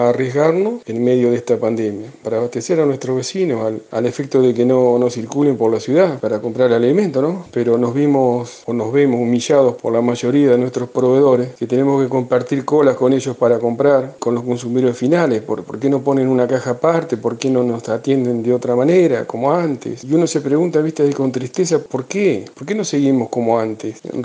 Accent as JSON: {"language": "Spanish", "country": "Argentina", "said": "somos argentinos de bien"}